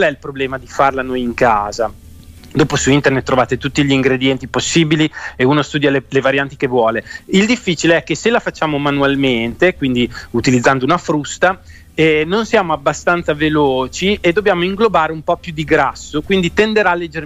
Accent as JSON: {"language": "Italian", "town": "Modena", "region": "Emilia-Romagna", "country": "Italy", "said": "Scusate, ma essendo che io sono di Modena, io non uso né il pollo né il vitello"}